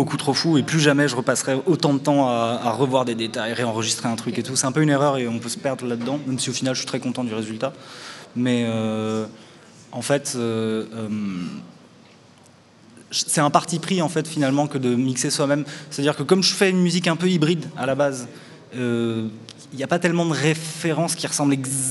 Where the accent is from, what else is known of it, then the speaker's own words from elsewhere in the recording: Spain; je suis français espagnol. Donc, d'accord. Moi, j'ai grandi en fait toute ma vie en Espagne.